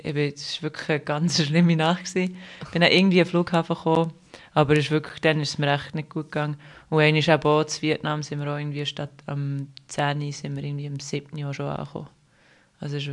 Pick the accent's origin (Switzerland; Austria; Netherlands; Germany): Switzerland; Also, das Hornen als Schweizer oder Schweizerin, tust du eigentlich fast nie hornen